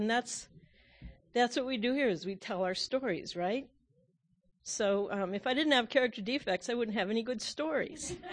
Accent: Missoula, Montana, United States; from Missoula. I'm a recovering compulsive overeater. Missoula's in Montana

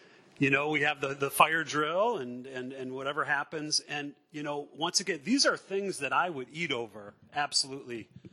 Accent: Chicago, Illinois, United States

